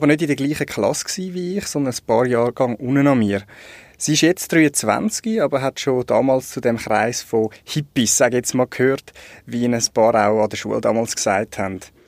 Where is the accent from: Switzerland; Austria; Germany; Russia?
Switzerland; Zurich; Ich bin selber im Zürich-Oberland aufgewachsen und bin auch in Wetzikon ins Gymnasium gegangen.